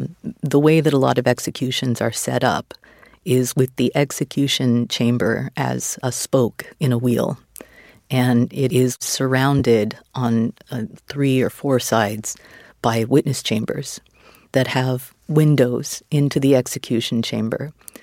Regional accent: Texas, United States; So, you know, I grew up in Texas, and when I was young, was in favor of the death penalty

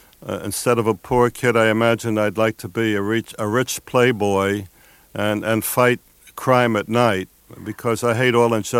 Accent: Bronx, New York, United States; when I was a young and reckless boy growing up in the Bronx.

